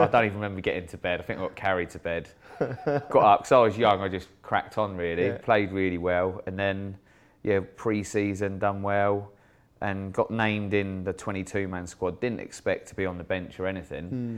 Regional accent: Winchester, South East England, United Kingdom; No, it was nice, mate. I moved there when I was about 6 years old

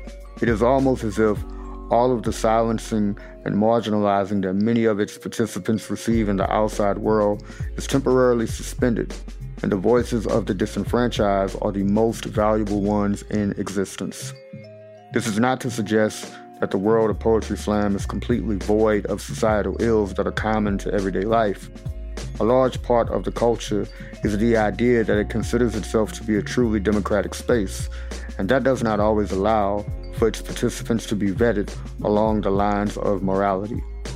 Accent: Baton Rouge, Louisiana, United States; after a couple of years of performing poems at open mics in my hometown of Baton Rouge.

